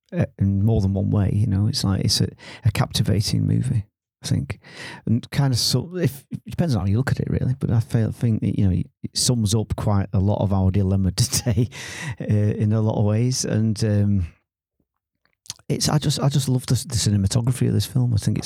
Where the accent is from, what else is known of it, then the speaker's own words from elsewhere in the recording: Manchester, North West England, United Kingdom; when I was growing up in Manchester in the 1960s